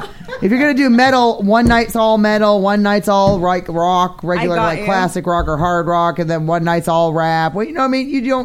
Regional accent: Maine, United States; Well, we're from Maine. We do weird shit like that.

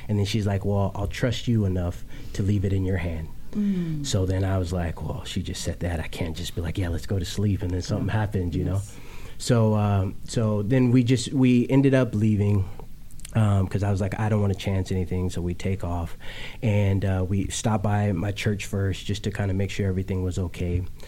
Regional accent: Oxnard, California, United States; I'm from Oxnard, California. And I'm an R&B recording artist.

